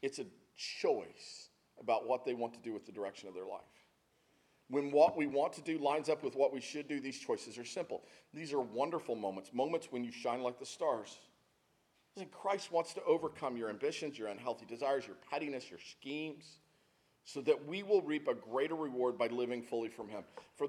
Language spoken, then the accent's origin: English; Texas, United States; As a kid, I grew up in Texas, and when you are born in Texas, you sign an oath at your birth that you'll be a Dallas Cowboy fan for life.